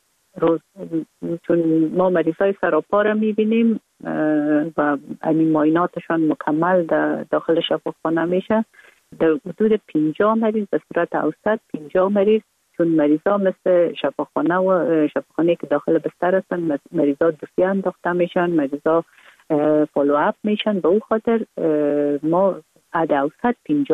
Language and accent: Persian; Kabul, Afghanistan; ما در کابل به دنیا آمدیم، اصلا از طرف پدر از ننگرهار و از طرف مادر از کابل هستیم. در کابل به دنیا آمدیم.